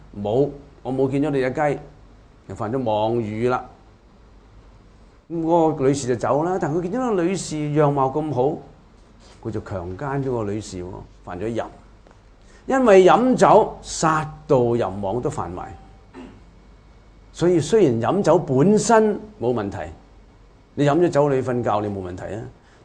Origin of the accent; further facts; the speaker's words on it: China; 我哋中國人中意簡化噶嘛